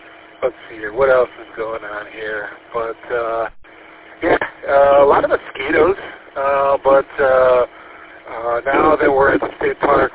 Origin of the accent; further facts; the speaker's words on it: Kalamazoo, Michigan, United States; also born or lived in St. Louis; Originally, I'm from Kalamazoo. Been in Grand Rapids for about 20 years. Before that, my wife and I were in St. Louis for 20-plus years